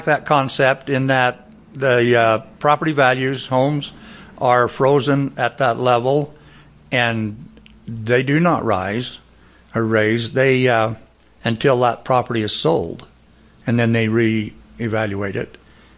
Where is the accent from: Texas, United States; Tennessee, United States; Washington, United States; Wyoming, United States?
Wyoming, United States; Star Valley; I was born and raised in Star Valley.